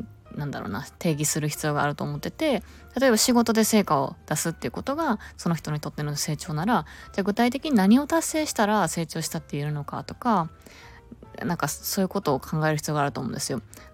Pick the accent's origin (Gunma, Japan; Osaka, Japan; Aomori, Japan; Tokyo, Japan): Osaka, Japan; moved away; 今一時帰国中でして、地元の大阪、実家ですね、に戻ってきてます。